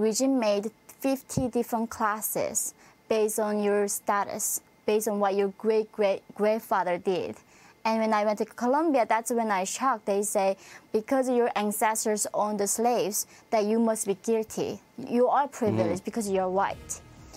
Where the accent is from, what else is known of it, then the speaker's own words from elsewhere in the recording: North Korea; The fact that I come from North Korea and saying, you know, North Korea started as a communist country.